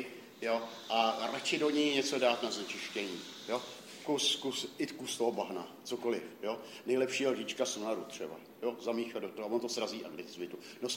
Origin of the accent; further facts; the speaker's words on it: Písek, South Bohemian Region, Czechia; Jsem z Písku, tam byly dost slušný záplavy